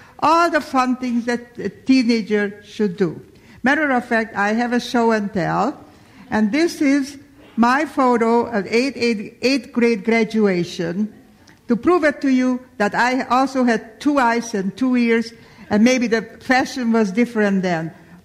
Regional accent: Hungary; I was born and raised in Hungary, lived in a very beautiful, loving, religious family

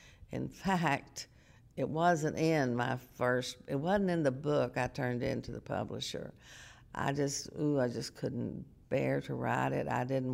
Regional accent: Van Buren, United States; And I'm from Van Buren. I still have lots of friends who live in Van Buren.

